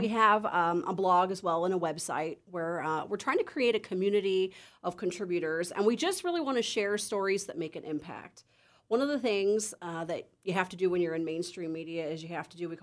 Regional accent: Illinois, United States; I'm from Illinois originally, so I went to the U of I and...

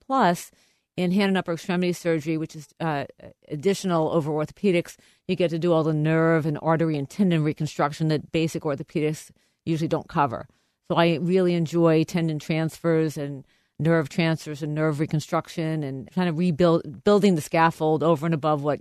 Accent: Long Island, New York, United States; I'm born and bred New Yorker. I grew up on Long Island, and I disappeared for 4 years to go to college at Harvard. And then I came back to New York

